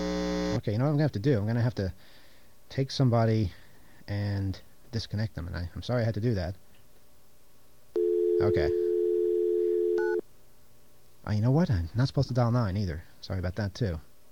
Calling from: New York, United States; I'm calling from New York.

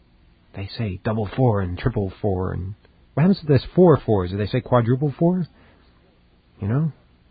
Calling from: New York, United States; I'm calling from New York, and I need to reach the cafeteria there.

